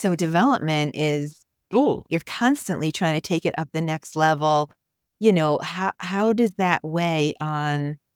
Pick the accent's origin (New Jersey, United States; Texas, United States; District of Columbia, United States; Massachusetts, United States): New Jersey, United States; I'm from New Jersey, but I married a Philly guy.